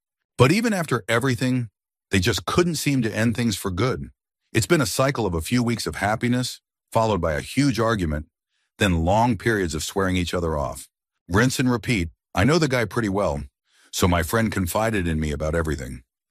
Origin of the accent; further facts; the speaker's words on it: United States; But as an American, hearing all this firsthand was surreal.